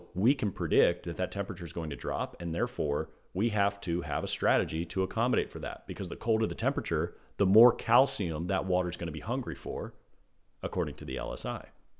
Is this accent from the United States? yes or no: yes; Washington, District of Columbia, United States; I'm from the Washington, D.C. area.